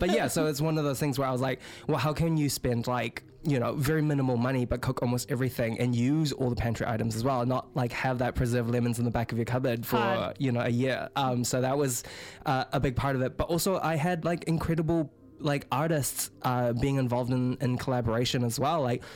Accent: New Zealand; also born or lived in Fiji; I'm Chinese Kiwi Fijian.

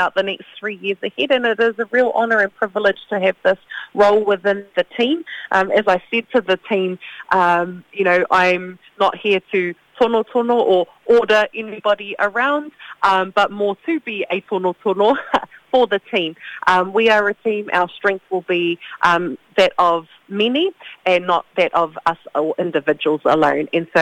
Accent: Northland, New Zealand; I am also from Te Tai Tokerau, so we will continue to work together and support there.

